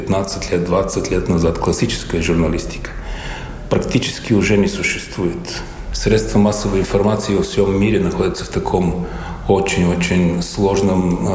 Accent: Bulgaria; Я из Болгарии

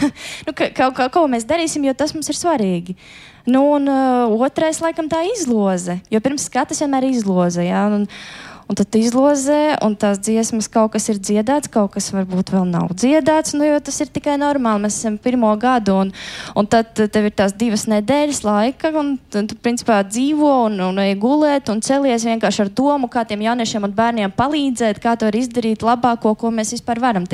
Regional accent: Kārsava, Latgale, Latvia; es nāku no Latgales patiesībā, no mazas pilsētiņas Kārsavas

